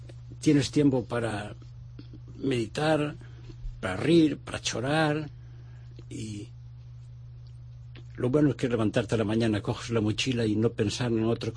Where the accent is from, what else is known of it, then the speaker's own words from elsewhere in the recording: Ourense, Galicia, Spain; que tenemos la suerte los que somos de aquí de Orense